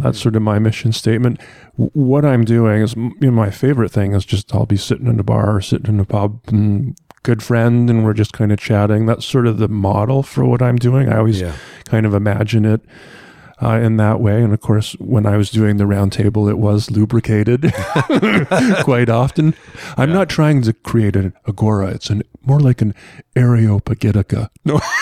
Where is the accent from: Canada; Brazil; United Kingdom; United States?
Canada; Ontario; because I grew up in Ontario